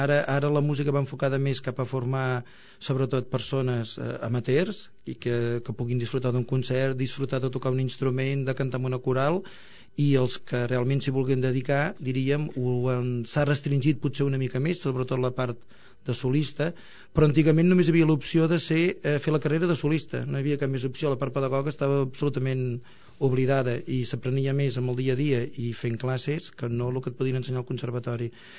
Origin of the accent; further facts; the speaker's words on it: Sant Pau, Catalonia, Spain; Jo sóc fill de Sant Pau pràcticament tothom és pagès, llavors jo sóc fill de pagesos